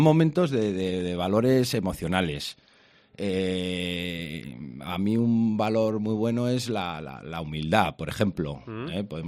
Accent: La Rioja, Spain; Tenemos un acento que no se nos puede ni aguantar, de lo chulos que somos y lo guapos.

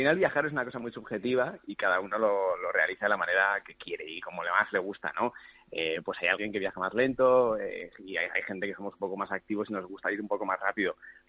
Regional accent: Madrid, Community of Madrid, Spain; De Madrid. Vivo aquí en Las Rozas.

